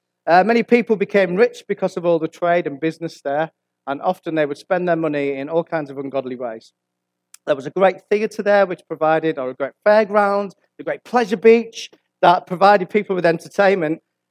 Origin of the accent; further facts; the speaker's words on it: Whitehaven, North West England, United Kingdom; I mean, I'm from Whitehaven, I grew up in Whitehaven